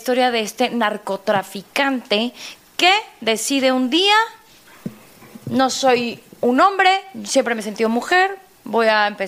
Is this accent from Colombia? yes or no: no; Mexico; no sé si realmente se querían burlar de nosotros, ajá, como mexicanos o como latinos